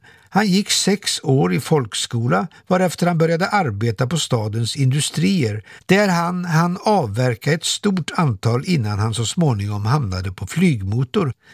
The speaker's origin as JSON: {"language": "Swedish", "town": "Trollhättan", "region": "Västra Götaland County", "country": "Sweden", "tie": "born or raised there", "said": "Min barndom och uppväxt i Trollhättan var mycket fin."}